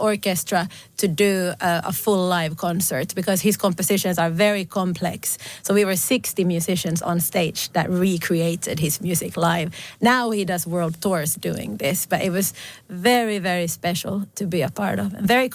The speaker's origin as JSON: {"language": "English", "town": "Tammisaari", "region": "Uusimaa", "country": "Finland", "first_language": "Swedish", "second_language": "English", "moved": "yes", "lives_now": "England", "said": "Well, my mother tongue is Swedish. I'm from Tammisaari. And embarrassingly, my Finnish is not very good because I've been living in England for the past 13 years. So English is almost like a mother tongue for me."}